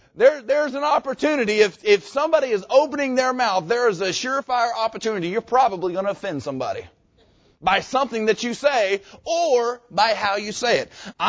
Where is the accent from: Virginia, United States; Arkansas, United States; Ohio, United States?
Arkansas, United States; Jacksonville; We had the church that we grew up in down in Arkansas, Bible Baptist Church in Jacksonville.